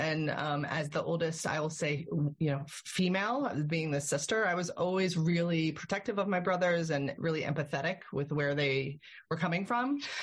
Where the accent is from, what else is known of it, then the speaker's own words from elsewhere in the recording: Pennsylvania, United States; I grew up in the Lehigh Valley, and I am the oldest of three, and I have two younger brothers.